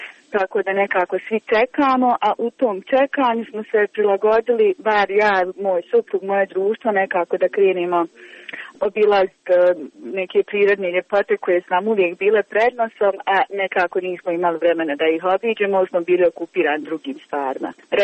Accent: Kakanj, Zenica-Doboj Canton, Bosnia & Herzegovina; moje društvo je, mi smo iz Kaknja

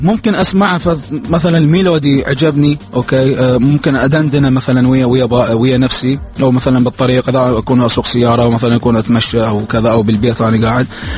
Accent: Iraq; انا جاي من العراق، سمعني موسيقتك العراقيه

